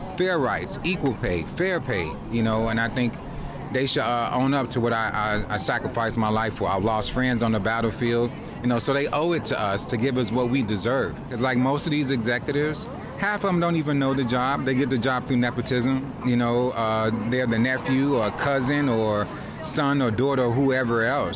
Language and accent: English; Chicago, Illinois, United States; moved away as an adult; now in Los Angeles, United States; I'm originally from Chicago, so I moved out here about 5 years ago. You know, just chasing the dream.